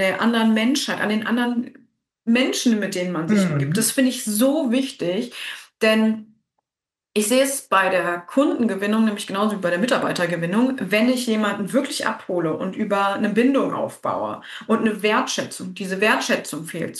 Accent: North Rhine-Westphalia, Germany; ich komme hier gar nicht aus der Gegend. Ich komme eigentlich aus dem Kölner Raum und habe da ganz lange auch gearbeitet.

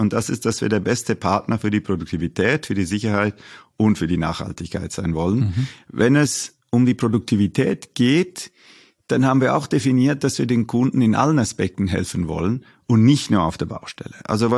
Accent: India; Ich bin ja auch in Indien aufgewachsen

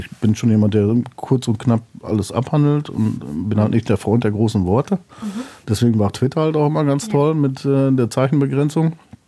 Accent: North Rhine-Westphalia, Germany; da bin ich typischer Westfale

